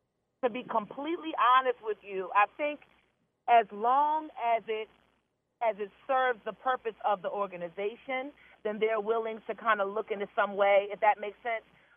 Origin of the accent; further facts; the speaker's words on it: New Jersey, United States; now in Baltimore, United States; I've been in Baltimore. I'm originally from Jersey, a Morgan grad, but I've been here.